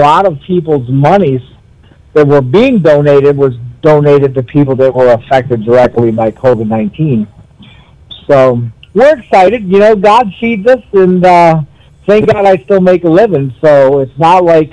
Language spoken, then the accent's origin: English; Detroit, Michigan, United States; I'm a rock and roller by trait growing up in Detroit